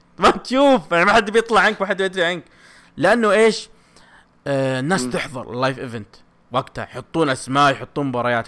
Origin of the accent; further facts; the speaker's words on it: Jeddah, Makkah Province, Saudi Arabia; اللي صار عندنا في جدة